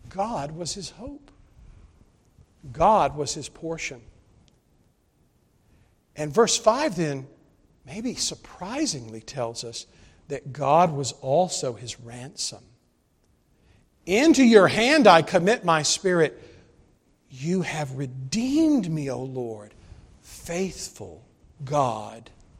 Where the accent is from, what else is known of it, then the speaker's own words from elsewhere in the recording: South Carolina, United States; Now, where Shirley and I grew up in South Carolina, there are no rocks. There is no clay. There's sky.